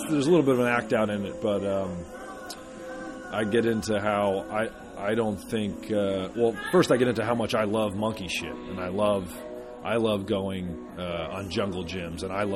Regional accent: New Jersey, United States; also born or lived in San Diego, California / Los Angeles, California; I'm from New Jersey, but I actually started out in California, in San Diego. I lived out there for 4 years, L.A. for 1 year.

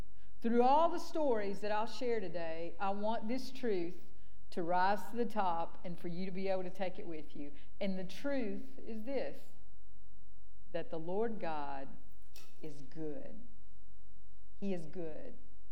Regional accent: Concord, North Carolina, United States; I grew up in Concord, North Carolina, a long way away from here.

